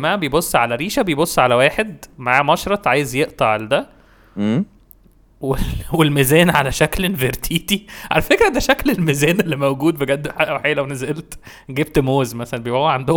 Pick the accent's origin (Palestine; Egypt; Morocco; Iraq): Egypt; انا حاسس عشان كده احنا كمصريين ضايعين خالص